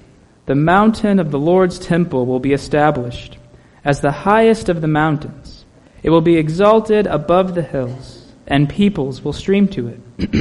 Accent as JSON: {"language": "English", "town": "Houston", "region": "Texas", "country": "United States", "tie": "born there", "also_born_or_lived": "Warrenville, Illinois", "said": "I was born in Houston, Texas, lived in a little house there in a subdivision called Britton Cove"}